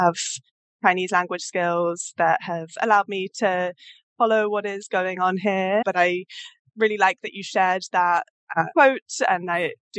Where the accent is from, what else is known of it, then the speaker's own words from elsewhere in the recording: London, United Kingdom; now in Beijing, China; as you may tell from my accent, I did not grow up in China, but in London. I've now been working in Beijing for the past 5 years or so